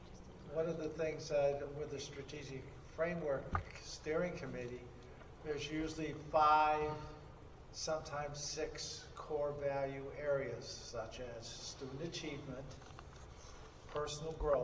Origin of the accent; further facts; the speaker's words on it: Oswego, New York, United States; I grew up, we grew up on Lake Ontario in Oswego, New York.